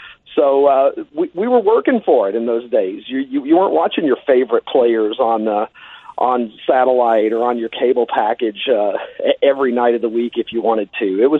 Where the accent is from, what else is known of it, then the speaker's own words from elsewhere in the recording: Kentucky, United States; I grew up in Kentucky.